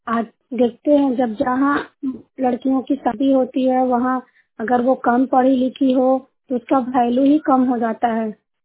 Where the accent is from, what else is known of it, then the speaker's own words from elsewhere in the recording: Bihar, India; मैं नालंदा जिला के हिलसा प्रखंड के निवासी हूँ।